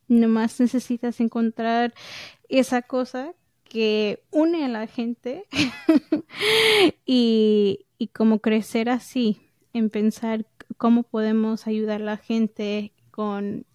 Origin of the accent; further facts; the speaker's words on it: New York, United States; yo crecí en Nueva York. Soy hija de mexicana, de moreliana, de Michoacán. Y Morelia es como mi segundo lugar